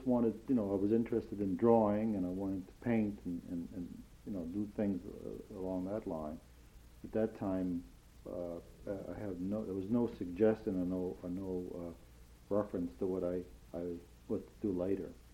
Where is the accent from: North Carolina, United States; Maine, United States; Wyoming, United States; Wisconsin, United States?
Maine, United States; living in Maine, I come from Maine and was born and raised in Maine